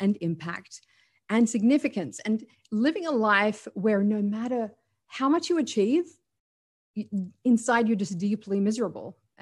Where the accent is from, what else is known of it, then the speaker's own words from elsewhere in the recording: Sydney, New South Wales, Australia; I'm an Arab Australian. So I'm from an Arab background and I grew up in Australia, in Sydney.